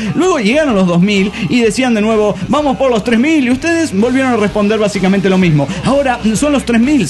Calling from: Turmero, Aragua, Venezuela; de Turmero, Venezuela.

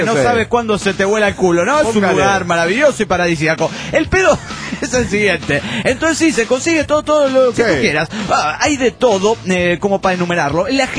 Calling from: Ibarra, Imbabura, Ecuador; de Ibarra, Ecuador.

